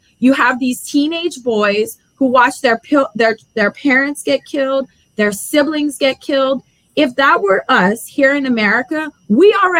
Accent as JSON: {"language": "English", "region": "Louisiana", "country": "United States", "tie": "born or raised there", "said": "the example I use is I was born and raised in Louisiana. Every single person that I know has a weapon there to use, whether it's to hunt, self-defense."}